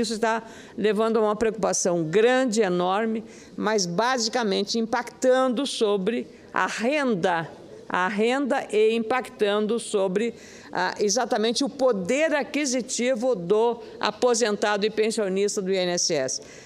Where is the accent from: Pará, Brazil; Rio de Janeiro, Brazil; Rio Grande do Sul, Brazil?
Rio Grande do Sul, Brazil; Eu sou lá do sul do Brasil, quase na fronteira com Uruguai e Argentina, lá na outra ponta, né?